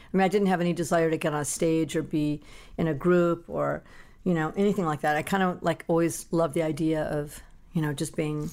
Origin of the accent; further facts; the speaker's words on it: Van Nuys, California, United States; I'm from Van Nuys, California. I'm a local, not a lot of us.